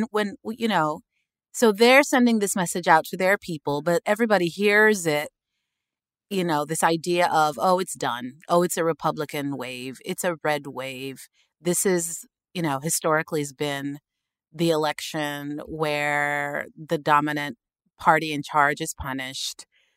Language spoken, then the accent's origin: English; Sudan; English is a second language; moved away; And honestly, you know, going back to, I come from Sudan, you know, a dictatorship.